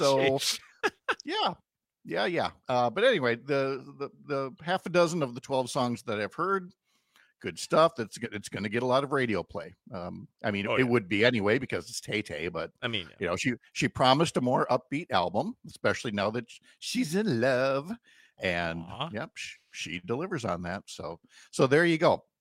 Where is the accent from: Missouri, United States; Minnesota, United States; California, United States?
Minnesota, United States; you were born and raised in Minnesota.